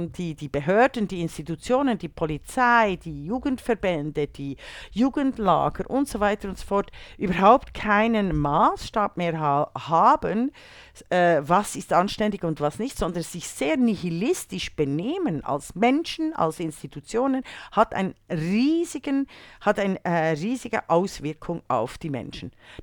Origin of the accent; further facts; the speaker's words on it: Bern, Switzerland; Meine Heimatstadt Bern in der Schweiz.